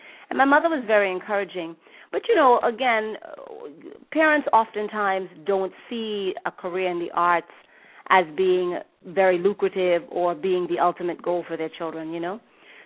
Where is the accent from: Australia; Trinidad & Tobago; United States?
Trinidad & Tobago; Yeah. I was in Trinidad. You know, I'm originally from Trinidad.